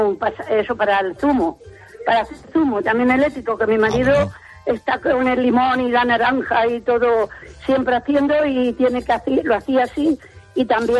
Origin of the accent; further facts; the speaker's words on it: Alcalá del Júcar, Castilla-La Mancha, Spain; que yo soy de Albacete, hombre, de toda la tierra de Alcalá del Júcar